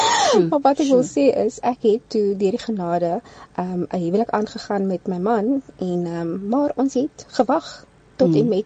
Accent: Elsies River, Western Cape, South Africa; ek het groot geword in Elsie Rivier in 'n pandokhuisie.

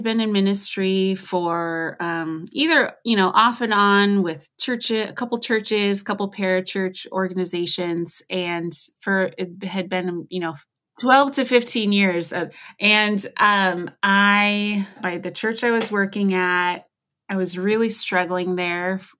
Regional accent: United States; Cause I'm obviously American. You can tell from how I speak.

